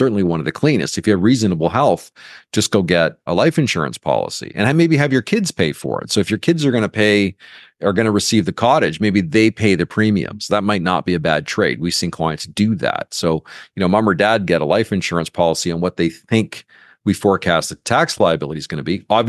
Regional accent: Canada; As a Canadian

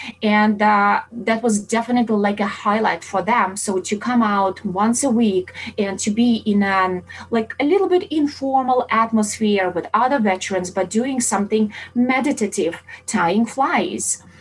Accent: Germany; English is a second language; moved away; It is still heartbreaking because I come from Germany where separating waste is just your normal daily routine.

